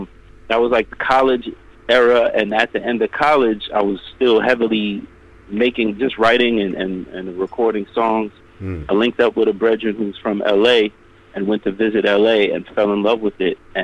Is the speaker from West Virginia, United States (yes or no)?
no; Queens, New York, United States; whenever I told anybody I was from Jamaica, Queens